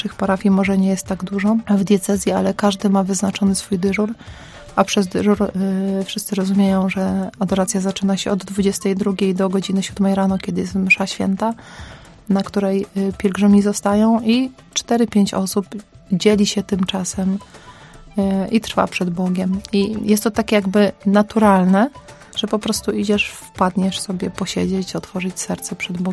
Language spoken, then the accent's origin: Polish; Shchuchinsk, Akmola Region, Kazakhstan; bazar to jest takie centrum życia u nas w Szczecińsku